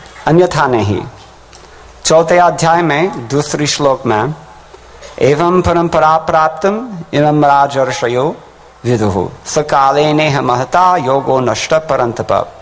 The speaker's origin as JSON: {"language": "Hindi", "country": "United States", "said": "America में मैं America से हूँ सो तो अमेरिका में है जरूर"}